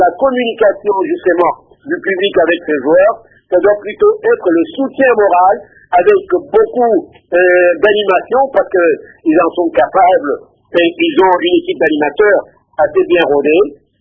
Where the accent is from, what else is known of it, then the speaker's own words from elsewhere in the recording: DR Congo; chez nous, en République démocratique du Congo